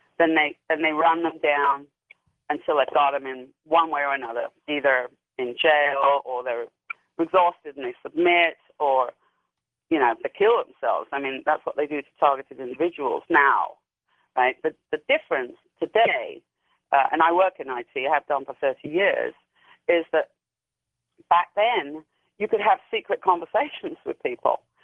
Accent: United Kingdom; accent: British; you can tell from my accent that I'm from Britain, and I was educated there.

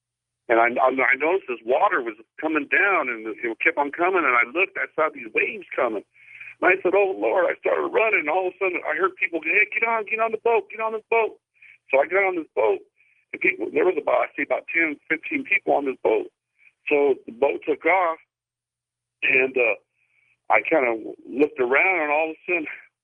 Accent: Colorado, United States; Yes. I'm originally from Colorado.

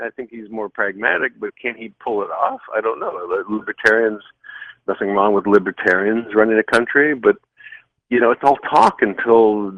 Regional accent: United States; And I would say this, as an American, I would worry about America first.

